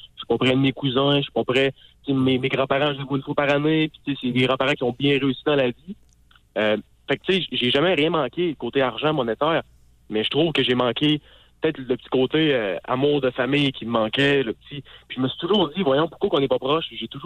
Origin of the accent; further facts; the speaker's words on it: Sainte-Foy, Quebec, Canada; born there; Je suis né à Sainte-Foy-Cap-Rouge dans une famille quand même bien aisée.